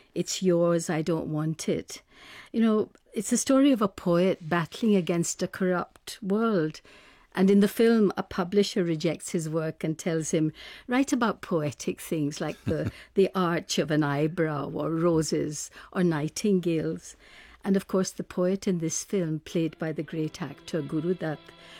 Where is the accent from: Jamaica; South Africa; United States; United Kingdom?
United Kingdom; Glasgow, Scotland; also born or lived in India / Wales; I'm a Scottish Pakistani Muslim Calvinist who grew up in Glasgow, was adopted by India and married into Wales.